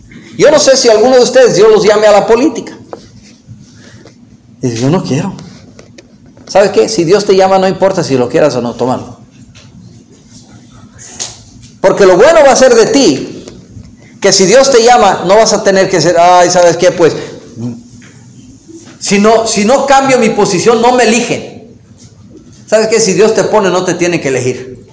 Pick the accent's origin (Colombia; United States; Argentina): United States; Yo soy americano.